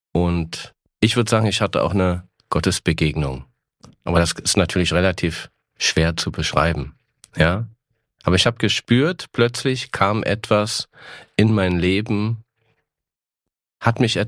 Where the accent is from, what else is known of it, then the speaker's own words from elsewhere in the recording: Hennigsdorf, Brandenburg, Germany; Also ich bin in Hennigsdorf geboren, das ist kein Dorf, wie man vielleicht vermuten könnte, sondern es ist eine Industriestadt mit 25.000 Einwohnern.